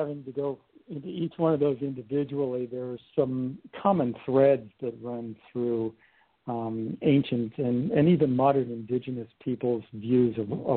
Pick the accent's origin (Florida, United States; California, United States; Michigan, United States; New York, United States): California, United States; now in Hawaii, United States; I grew up in Southern California and later in life moved to Hawaii, so I have been quite an avid surfer.